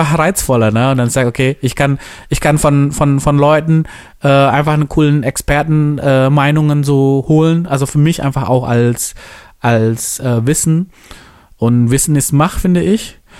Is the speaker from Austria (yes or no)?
no; Indonesia; German is a second language; Und ich komme ja aus Indonesien